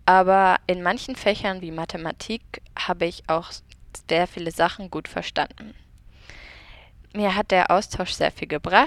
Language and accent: German; Wismar, Mecklenburg-Vorpommern, Germany; ich bin 15 Jahre alt. Ich komme aus Wismar, das ist eine Stadt in Mecklenburg-Vorpommern.